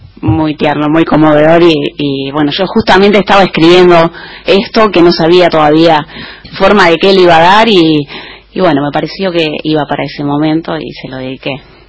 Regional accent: Chascomús, Buenos Aires Province, Argentina; now in Buenos Aires, Argentina; hasta que me vine a Buenos Aires. Yo soy de Chascomús y allá bailaba en un ballet y, bueno, desde chiquita bailé. Después me vine a estudiar acá a Buenos Aires

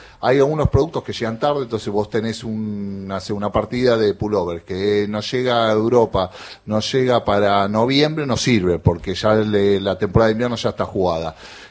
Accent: Almagro, Buenos Aires, Argentina; yo soy de Almagro

